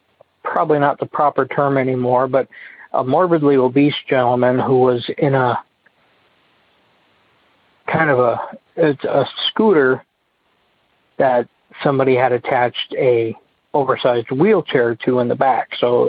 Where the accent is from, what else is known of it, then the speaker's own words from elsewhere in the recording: Iowa, United States; Like I said, I'm from Iowa, but we spent the weekend in central Nebraska